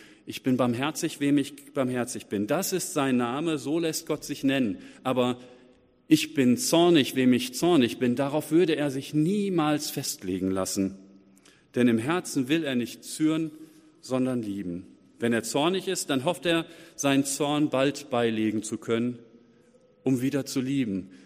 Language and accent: German; Essen, North Rhine-Westphalia, Germany; in meiner Heimatstadt in Essen